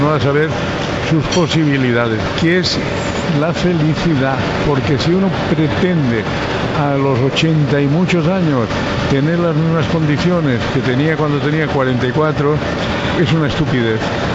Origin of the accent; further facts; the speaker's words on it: Valencian Community, Spain; yo quisiera que este homenaje me lo hicieran primero como español y segundo como valenciano.